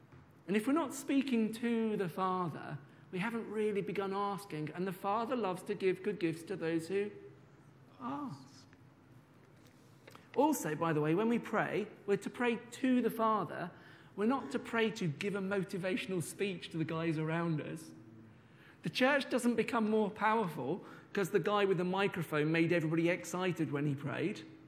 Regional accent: Birmingham, West Midlands, United Kingdom; I remember a number of years ago, when I was growing up in Birmingham

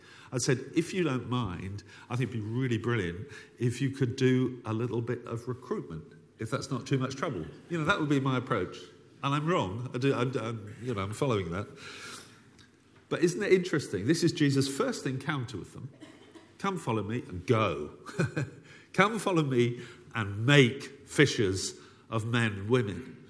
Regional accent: United Kingdom; And forgive me, I'm very British.

